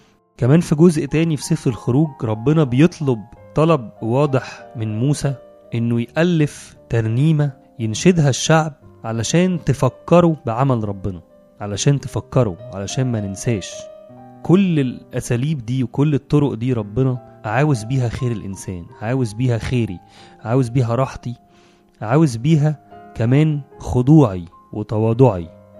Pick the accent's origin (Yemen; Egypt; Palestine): Egypt; ونطلب منه إن هو يحل بمجده وبركته وعمله العظيم في بلدنا مصر.